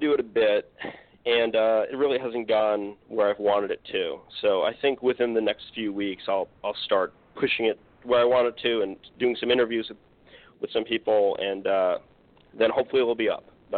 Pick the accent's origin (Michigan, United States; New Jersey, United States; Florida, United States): New Jersey, United States; Yeah, I'm from North New Jersey. I live in a fairly normal suburban town. I went to public school.